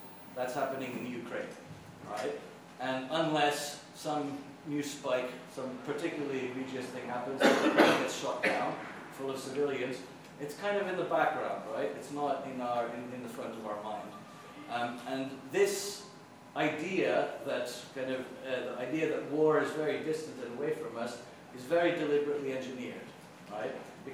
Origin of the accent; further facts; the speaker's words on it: Eastern Finland, Finland; I'm from Eastern Finland. Culturally, we are very aligned and in tune with the Russian people.